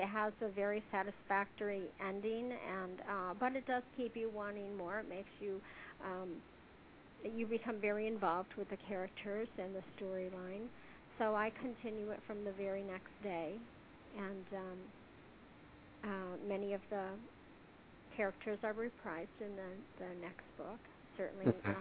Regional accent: Endicott, New York, United States; Rosa DeAngelo is from Endicott, New York, which is my hometown

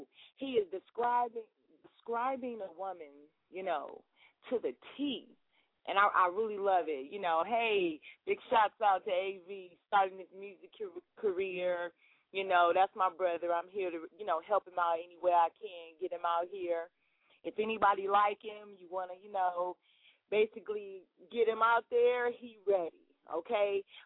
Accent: California, United States; Since I'm from Cali and I'm going to rep my city

